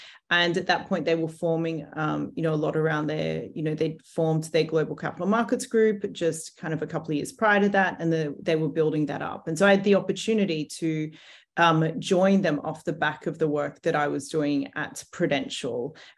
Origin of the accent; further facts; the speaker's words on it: Brisbane, Queensland, Australia; also born or lived in Europe; now in Hong Kong; I grew up in Brisbane, Queensland, went to Queensland University of Technology. I did an international business degree.